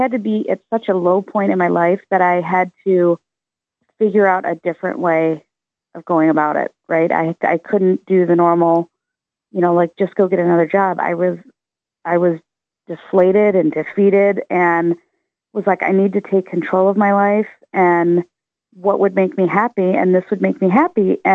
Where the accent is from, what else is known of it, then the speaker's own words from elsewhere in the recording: Midwest, United States; We grew up in the Midwest.